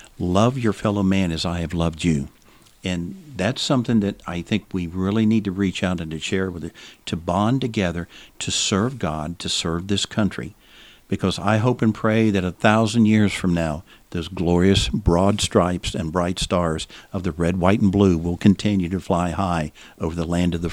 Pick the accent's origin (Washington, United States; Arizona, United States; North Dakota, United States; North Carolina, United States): North Carolina, United States; as a young man growing up in Craven County, North Carolina